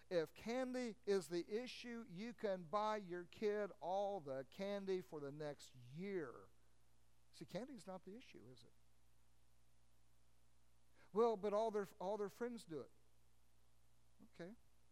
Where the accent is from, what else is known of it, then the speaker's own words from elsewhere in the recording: United States; I am of German descent, but I don't celebrate German holidays because I'm an American.